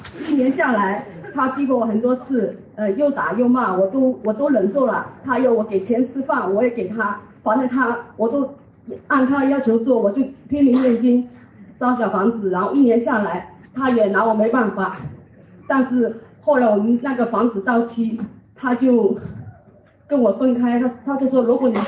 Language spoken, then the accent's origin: Chinese; Hong Kong; 因为我是香港的，然后我国内有一套房子